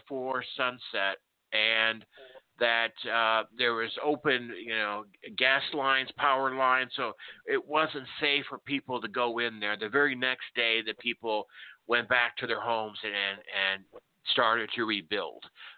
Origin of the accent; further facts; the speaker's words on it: Oklahoma, United States; And he actually did a story about my hometown here in Oklahoma when we got hit by a tornado several years ago